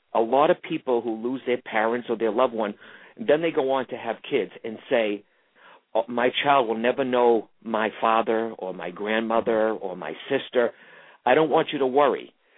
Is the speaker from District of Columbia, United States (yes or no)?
no; Boston, Massachusetts, United States; But, you know, I am an Irish-Italian Catholic raised in Massachusetts, okay, Boston.